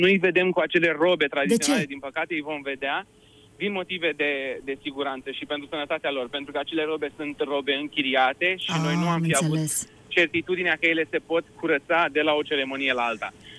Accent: Fălticeni, Suceava County, Romania; în primul rând eram la Fălticeni, pentru că sunt din Fălticeni.

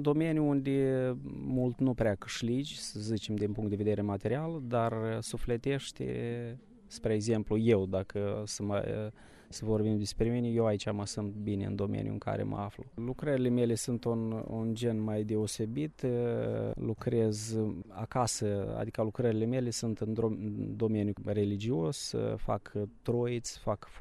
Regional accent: Moldova; sunt din Republica Moldova

